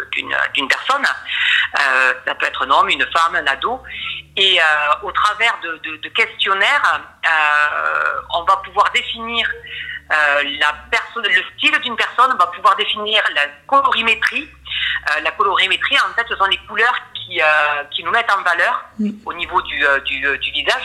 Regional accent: Toulouse, Occitanie, France; je suis toulousaine et je suis arrivée donc, il y a 17 ans sur Saint-Sevé.

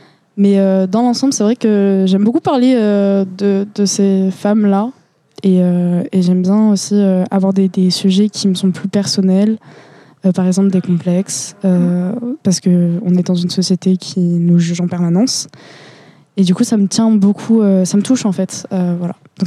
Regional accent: France; Et que comme on est français, et on comprend les paroles

